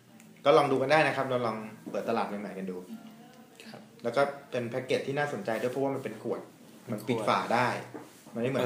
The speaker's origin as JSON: {"language": "Thai", "region": "Nakhon Pathom", "country": "Thailand", "said": "บ้านผมเนี่ยเป็นทำการเกษตรบ้านผมอยู่นครปฐมการเกษตรผมก็คือส้มโอนะเป็นของที่ขึ้นชื่อจังหวัดนครปฐม"}